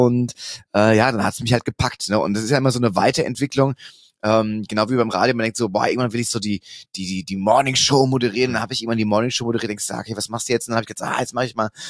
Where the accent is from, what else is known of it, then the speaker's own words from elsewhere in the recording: Großburgwedel, Lower Saxony, Germany; born there; Ich bin geboren in Großburgwedel.